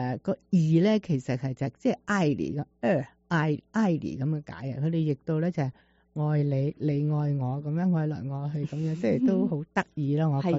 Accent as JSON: {"language": "Cantonese", "country": "China", "lives_now": "United States", "said": "虽然而家我哋系喺美国，我哋已经入咗籍，我哋已经系算系佢嘅居民，系咪？但系始终我哋个根系中国啊嘛"}